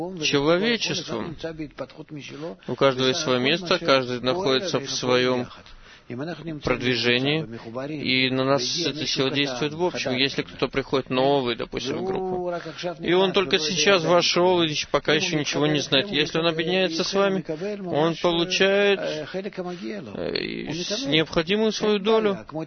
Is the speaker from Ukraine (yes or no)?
no; Japan; Я из Японии.